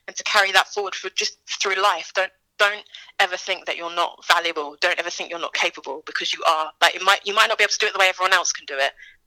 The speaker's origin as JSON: {"language": "English", "town": "Chelmsford", "region": "East of England", "country": "United Kingdom", "tie": "born or raised there", "said": "I'm playing in my hometown of Chelmsford"}